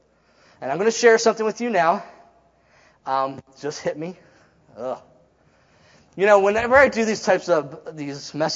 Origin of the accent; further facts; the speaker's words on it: Maryland, United States; When I was born and raised in Maryland, and one year we went to Maryland and I worked with my dad for a year.